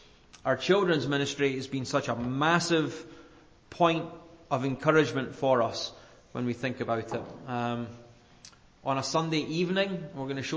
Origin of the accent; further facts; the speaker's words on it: Scotland, United Kingdom; Church that I grew up in Scotland, it was me and my sisters and one other family that lived about 20 miles away.